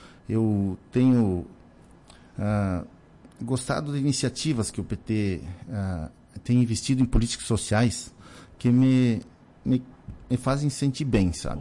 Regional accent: Ibiaçá, Rio Grande do Sul, Brazil; lá na nossa paróquia, em Ibiaçá, onde eu me criei.

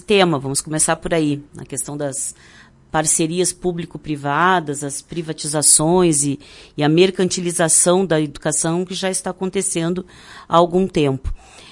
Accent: Rio Grande do Sul, Brazil; a nossa contribuição enquanto gaúcho que vai contribuir para isso.

